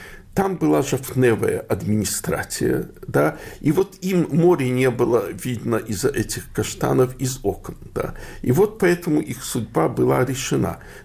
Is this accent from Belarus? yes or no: no; Odesa, Odesa Oblast, Ukraine; also born or lived in Chernivtsi; Я, в общем-то, родился в Черновцах, но всю сознательную жизнь в основном живу в Одессе. И я вырос в Одессе, которая говорилась нараспев с еврейским акцентом